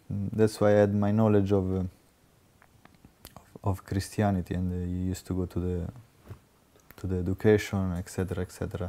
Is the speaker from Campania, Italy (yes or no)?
no; Montegranaro, Marche, Italy; I come from Italy, from a place called Monte Granaro, which is a village.